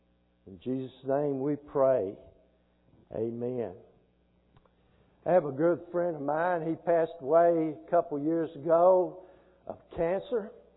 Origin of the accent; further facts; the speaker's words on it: Nashville, Tennessee, United States; I grew up in Nashville, Tennessee. Don't get your hopes up. I cannot play a single instrument.